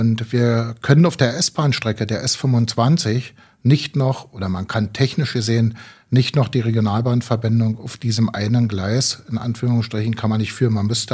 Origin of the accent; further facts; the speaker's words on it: Hennigsdorf, Brandenburg, Germany; ich bin nicht nur in Hennigsdorf geboren, bin hier zur Schule gegangen, habe meine Berufsausbildung gemacht. Ja, ich bin ein Kind von hier, wie man so schön sagt.